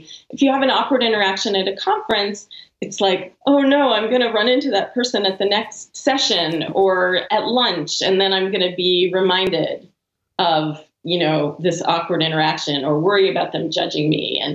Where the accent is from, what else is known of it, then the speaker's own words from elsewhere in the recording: United States; And, you know, I'm American, so I just stick out my hand